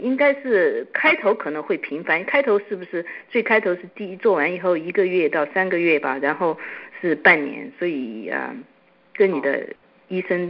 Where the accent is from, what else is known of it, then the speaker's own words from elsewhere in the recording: China; 所以这个问题对我们亚洲人来，对我们中国人来说呢